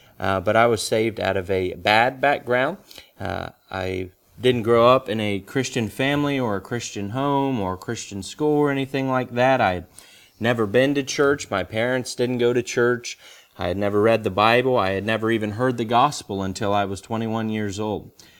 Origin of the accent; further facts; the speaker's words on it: Zanesville, Ohio, United States; I grew up in Southeast Ohio, Zanesville, Ohio, except over there we say Ahia. In Zanesville, Ohio, and so closer to West Virginia there.